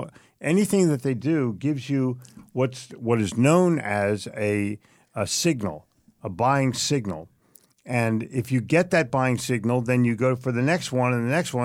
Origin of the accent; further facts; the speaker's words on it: Philadelphia, Pennsylvania, United States; I'm from Philly. Boo me.